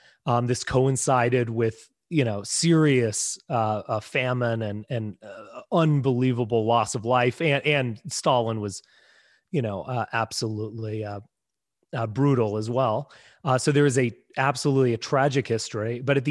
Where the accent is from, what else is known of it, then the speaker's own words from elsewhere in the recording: United States; I feel it as an American, and I feel like I am ultimately a Westerner.